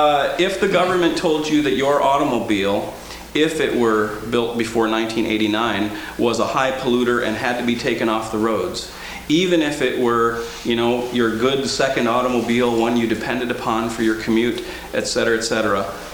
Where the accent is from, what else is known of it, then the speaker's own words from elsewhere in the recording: United States; I realized, my gosh, I'm really American. I went to Norway feeling as a Norwegian American that I was going kind of home